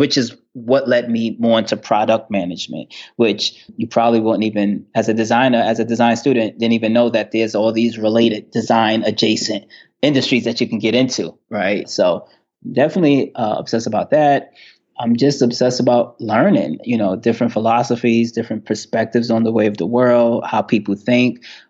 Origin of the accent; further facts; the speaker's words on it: New York, United States; I just know growing up in New York